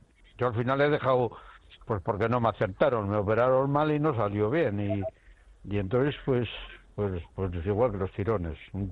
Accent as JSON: {"language": "Spanish", "town": "Barakaldo", "region": "Basque Country", "country": "Spain", "said": "Es importante porque yo soy de Baracaldo"}